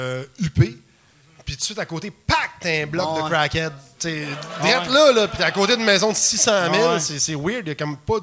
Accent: Montreal, Quebec, Canada; Quand je suis parti de Montréal vers la banlieue, moi, j'étais un exilé montréalais. J'habitais longtemps à Hochelaga. J'habitais sur le plateau pendant un bout de temps.

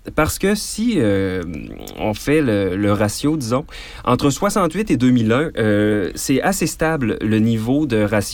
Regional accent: Quebec, Canada; Les autres, en tant que Québécois, on peut les connaître

